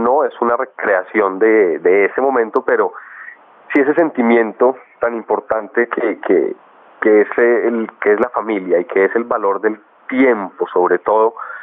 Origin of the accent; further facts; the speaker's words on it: Colombia; Sin embargo, yo soy colombiano y mi padre también lo es.